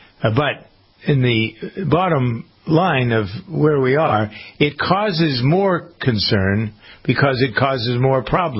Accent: United States; I mean, as much as I, as American, leaves a lot to be desired

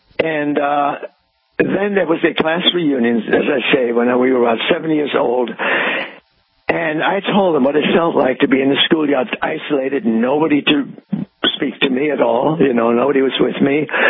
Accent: Wittenberg, Saxony-Anhalt, Germany; English is a second language; moved away; We went to, stayed in Berlin, and then we went to my hometown. I was scared at the time. What would I find there 50 years later?

